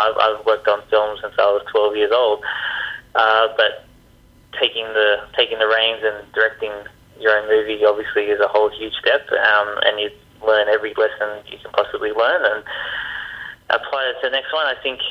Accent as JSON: {"language": "English", "country": "Australia", "tie": "born or raised there", "said": "growing up in Australia"}